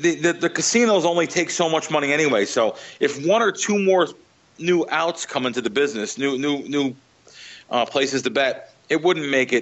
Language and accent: English; New Jersey, United States; I grew up in Jersey. Do you think a kid in Jersey needs another vice at 21 years old?